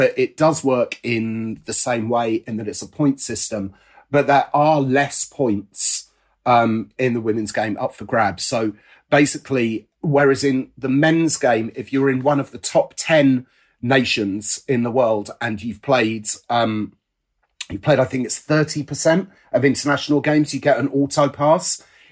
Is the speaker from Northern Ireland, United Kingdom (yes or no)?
no; Watford, East of England, United Kingdom; I'm from Watford. I use my own grammar.